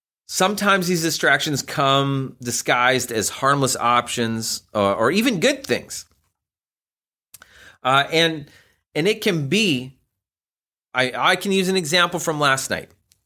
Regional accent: Canada; as a Canadian, I can't miss hockey.

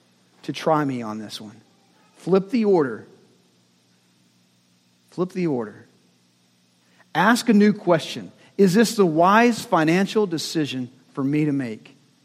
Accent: Texas, United States; So it's like this. I'm from West Texas. And we used to dare people.

